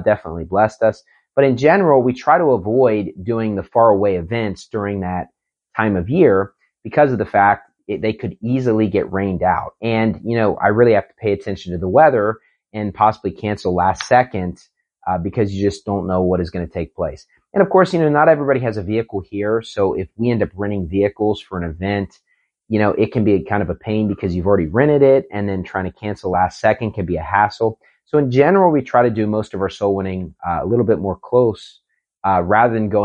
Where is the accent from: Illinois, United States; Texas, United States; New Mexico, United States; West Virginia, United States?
West Virginia, United States; I never thought about it growing up in West Virginia during the winter season where we'd have heavy snow.